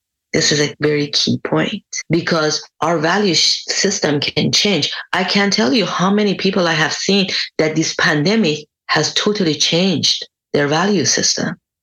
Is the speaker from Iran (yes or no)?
yes; Iran; English is a second language; I'm originally from Iran